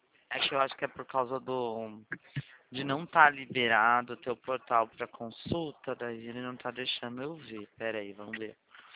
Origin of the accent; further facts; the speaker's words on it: Limeira, São Paulo, Brazil; Eu sou de Limeira.